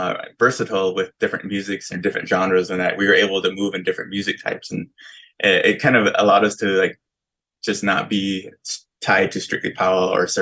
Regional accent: Los Angeles, California, United States; And then growing up in Los Angeles, there's like a huge, like a melting pot of cultures.

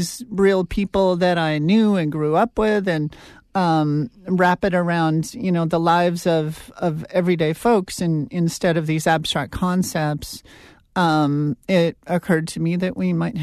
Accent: Montana, United States; But as you said, I'm from Montana, and pay attention to the politics there and go back a lot.

